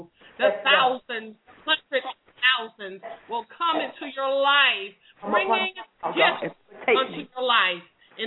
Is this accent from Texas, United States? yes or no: no; Norfolk, Virginia, United States; now in Opelika, United States; from Norfolk, Virginia, so I'm used to the city. And now God has me in this rural, well, this area is not rural right now. I'm in the city of Opelika.